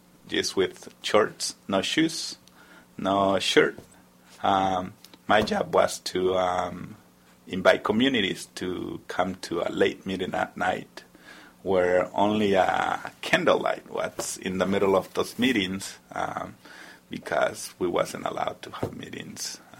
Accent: El Salvador; now in United States; I'm from El Salvador. Been living in U.S. for 22 years, and I'm still undocumented and unafraid.

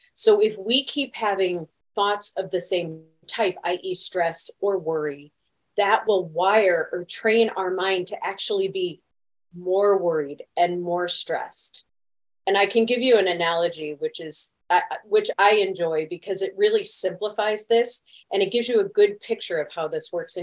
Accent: St. Louis, Missouri, United States; I am a girl from St. Louis, Missouri. So I grew up in the Midwest

